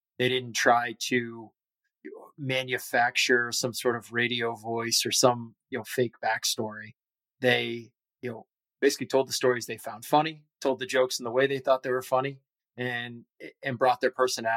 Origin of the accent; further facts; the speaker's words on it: Boston, Massachusetts, United States; Growing up in the Boston area was fantastic. Like I said, born and raised here in Boston.